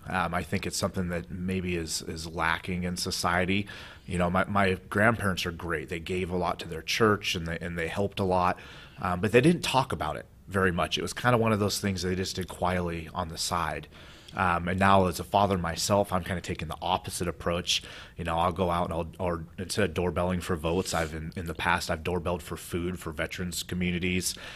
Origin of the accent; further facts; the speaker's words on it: Marysville, Washington, United States; I loved growing up in Marysville, but, you know, like most young adults, right, you want to get away from your parents and such. So lived in Everett for a while with my guy friends.